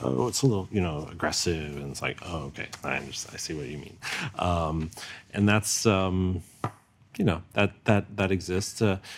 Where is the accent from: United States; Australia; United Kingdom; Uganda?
United States; And I know that there's some sense of feeling that there's something to prove as an American musician.